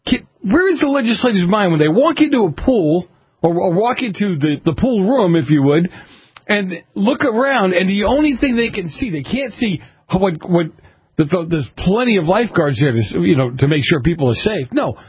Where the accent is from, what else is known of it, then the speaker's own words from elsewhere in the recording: Boston, Massachusetts, United States; I grew up in Boston, went to New Hampshire on a regular basis.